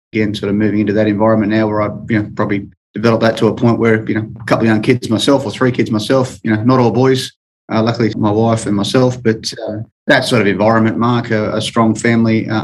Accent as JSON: {"language": "English", "town": "Sydney", "region": "New South Wales", "country": "Australia", "tie": "born or raised there", "said": "Grew up in the Hills District of New South Wales, Sydney. So one of three boys, luckily enough for my parents, general schooling, straight through"}